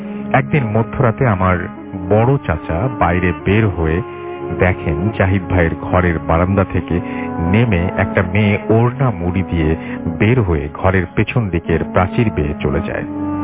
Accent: Khulna Division, Bangladesh; আমার গ্রামের বাড়ি চুয়াডাঙ্গা জেলার একটি গ্রামে।

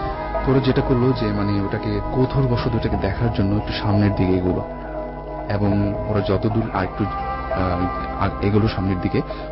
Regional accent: Dhaka, Dhaka Division, Bangladesh; আমি পুরান ঢাকা থেকে এসেছি, আমি ইসিএ পড়ছি।

